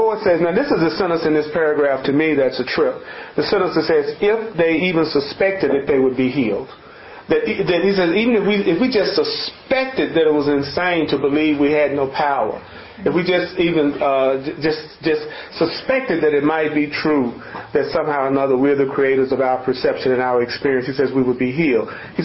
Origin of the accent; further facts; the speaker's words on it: United States; born there; Look, things don't go right for me because I was born black in America